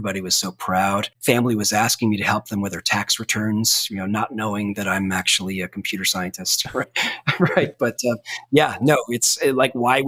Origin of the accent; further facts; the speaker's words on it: Vermont, United States; I mean, for somebody like me, growing up in Vermont, moving to Silicon Valley and being in the heart of all this innovation was just so exciting.